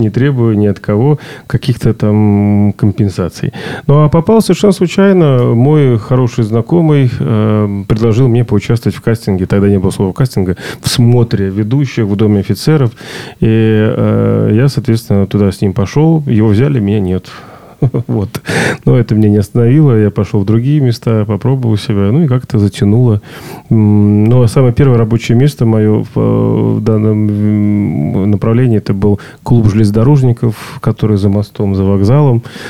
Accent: Pskov, Pskov Oblast, Russia; Ну, я коренной пскович, родился в Пскове. Штамп в паспорте стоит место рождения город Псков.

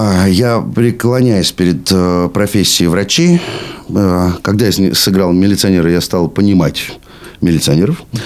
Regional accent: Moscow, Russia; Нет, я москвич.

